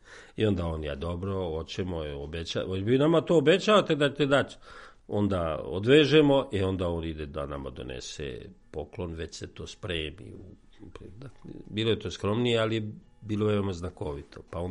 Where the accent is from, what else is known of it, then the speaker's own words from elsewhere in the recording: Derventa, Republika Srpska, Bosnia & Herzegovina; now in Zemun, Serbia; Ja sam rođen iz Bosne, Dugore, Sjeverna Bosna, okolica Dervente. Kod nas se nosio badnjak.